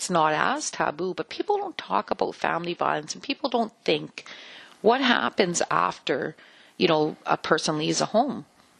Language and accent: English; Churchill, Manitoba, Canada; I mean, I'm from Churchill. It's 800 people.